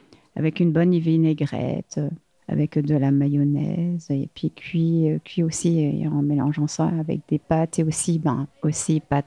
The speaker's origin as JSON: {"language": "French", "region": "Grand Est", "country": "France", "moved": "yes", "said": "je suis alsacienne et du coup, ce que j'aime bien, c'est bah, la choucroute."}